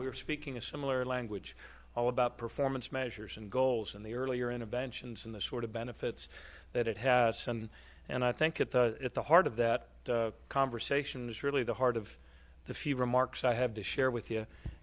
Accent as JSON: {"language": "English", "town": "Baltimore", "region": "Maryland", "country": "United States", "said": "I'm from Baltimore. There are lots of people with that name in Baltimore."}